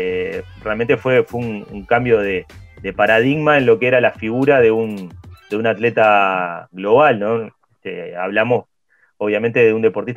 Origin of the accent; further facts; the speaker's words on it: Uruguay; más allá de lo que nos pueda movilizar a nosotros como uruguayos